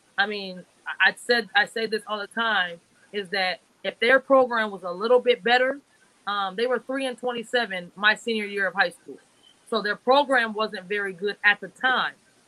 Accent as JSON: {"language": "English", "region": "Minnesota", "country": "United States", "tie": "born or raised there", "said": "I had the honor of being traded back home to the Minnesota Lynx into my hometown."}